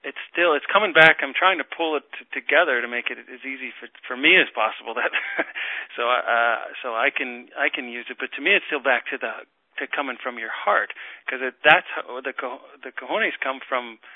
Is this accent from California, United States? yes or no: no; Moorhead, Minnesota, United States; I'm from Moorhead.